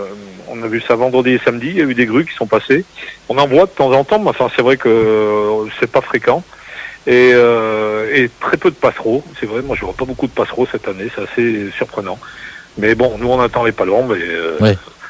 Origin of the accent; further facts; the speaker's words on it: Provence-Alpes-Côte d'Azur, France; Ah ben je suis en Provence, au sud d'Aix-en-Provence.